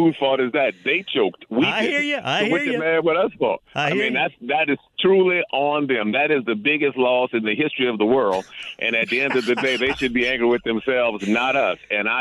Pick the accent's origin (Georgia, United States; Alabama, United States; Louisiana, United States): Louisiana, United States; New Orleans; Well, let me tell you, I'm born and bred in New Orleans, man. I've been there my whole life.